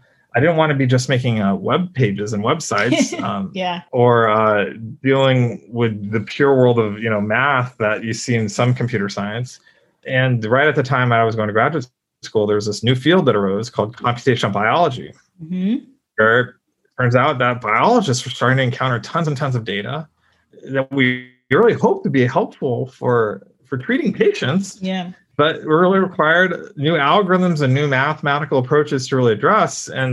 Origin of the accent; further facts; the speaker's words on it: United States; born there; My mom worked out in like the rural areas of India, before I came here. I was born in the United States, but I heard stories about that.